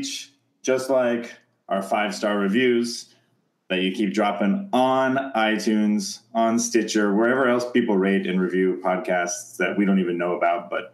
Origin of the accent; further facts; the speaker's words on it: United States; I'm American.